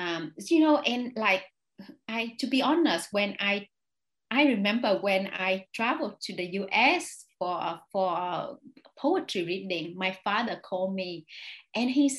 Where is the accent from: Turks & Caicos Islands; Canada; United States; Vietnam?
Vietnam; I saw a lot of traumatized behavior growing up in Vietnam.